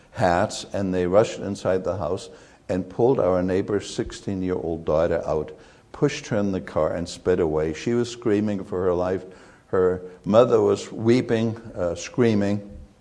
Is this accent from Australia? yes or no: no; Germany; also born or lived in East Germany; Well, I was born and reared in East Germany